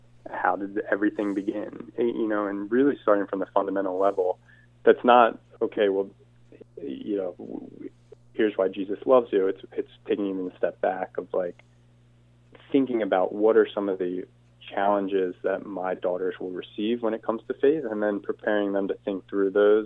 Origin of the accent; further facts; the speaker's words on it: Flourtown, Pennsylvania, United States; you grew up in Glenside, I grew up in Flowertown, you know, everyone wants to be Irish Catholic, right?